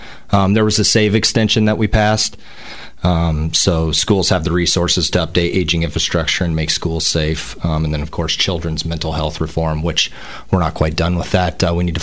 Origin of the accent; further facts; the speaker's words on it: Fontanelle, Iowa, United States; now in Greenfield, United States; I was raised in Fontenelle and currently live in Greenfield.